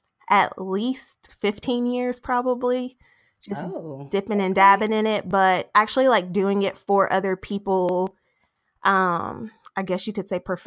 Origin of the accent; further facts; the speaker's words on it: Kentucky, United States; now in Atlanta, United States; I'm from Kentucky. I currently reside in Atlanta. I've been here for about 2 years now.